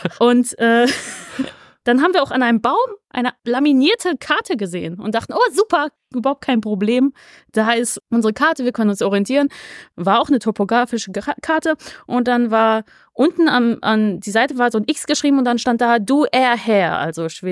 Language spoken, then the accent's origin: German; North Rhine-Westphalia, Germany; ich komme aus dem Ruhrgebiet ursprünglich